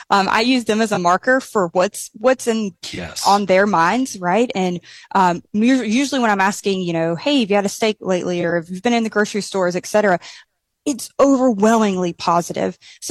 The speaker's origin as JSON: {"language": "English", "region": "Southeast", "country": "United States", "also_born_or_lived": "Nebraska / Oklahoma", "said": "So I call the Texas Panhandle home now, but I'm from the Southeast"}